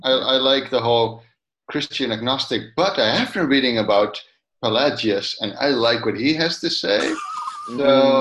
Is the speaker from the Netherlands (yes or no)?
yes; Netherlands; I'm from the Netherlands.